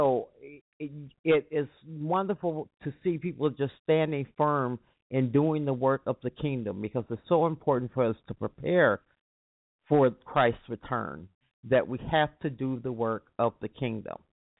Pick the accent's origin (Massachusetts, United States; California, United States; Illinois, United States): Illinois, United States; Chicago; I am in Chicago. I'm from Chicago, and house music is really a big part of Chicago's history.